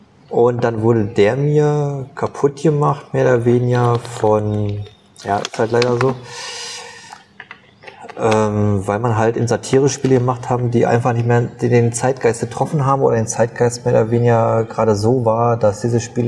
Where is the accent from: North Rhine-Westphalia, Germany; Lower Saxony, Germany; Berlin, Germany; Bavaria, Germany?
Berlin, Germany; Und ich bin ja in Berlin aufgewachsen.